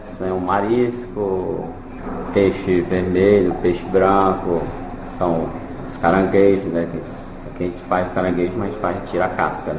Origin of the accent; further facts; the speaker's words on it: Fortaleza, Ceará, Brazil; born there; Eu nasci em Fortaleza